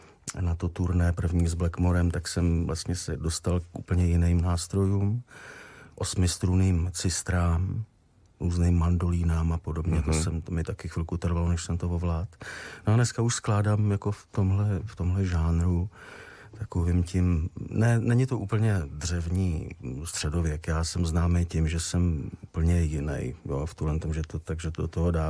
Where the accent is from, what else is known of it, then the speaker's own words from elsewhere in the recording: Plzeň, Plzeň Region, Czechia; jsem z Plzně muzikant.